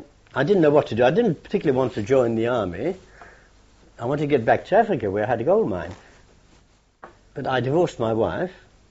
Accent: London, United Kingdom; born there; I was born in London. Paddington, actually.

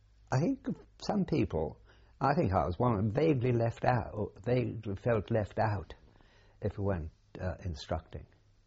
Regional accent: Hoylake, North West England, United Kingdom; I was born in Hoylake, in the Wirral Peninsula.

